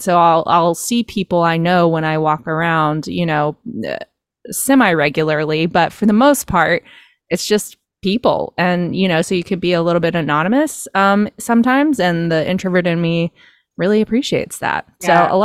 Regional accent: Bible Belt, United States; I think that growing up in the Bible Belt, I didn't really know how healthy and good and wonderful it would be for me to come to a culture that is very not like majority Christian.

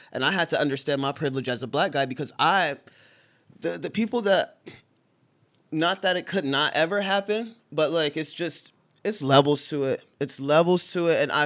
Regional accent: Ohio, United States; now in Los Angeles, United States; Yes. I come from Ohio.

